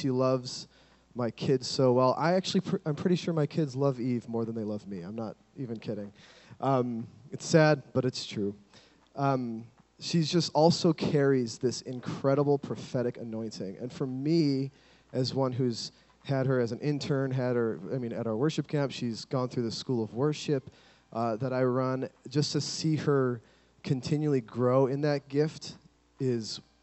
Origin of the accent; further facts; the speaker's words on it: Kalamazoo, Michigan, United States; We come from Kalamazoo, Michigan.